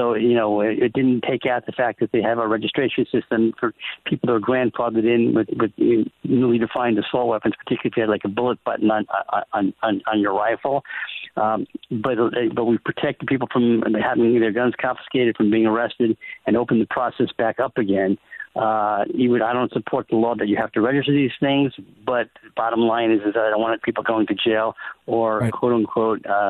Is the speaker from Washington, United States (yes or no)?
yes; Washington, United States; States in my home state, Washington State, is a problem.